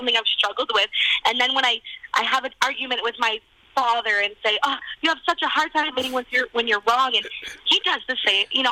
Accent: Miami, Florida, United States; And I'm from Miami. I know that you are. And we both share the same.

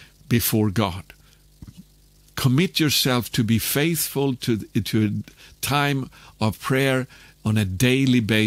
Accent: Sweden; that was for Sweden at that time, my home country, that I was writing this

